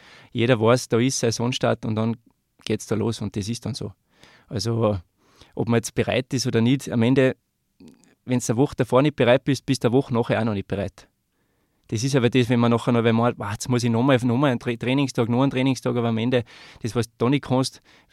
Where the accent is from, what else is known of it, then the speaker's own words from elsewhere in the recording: Austria; Also als Österreicher daheim Rennen fahren ist immer mega, muss man sagen.